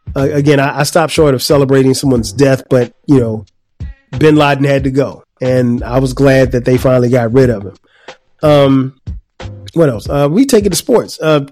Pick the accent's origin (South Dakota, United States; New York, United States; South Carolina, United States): South Carolina, United States; Florence; And the reality was, as a little black kid, a little black boy growing up in Florence, South Carolina, that was true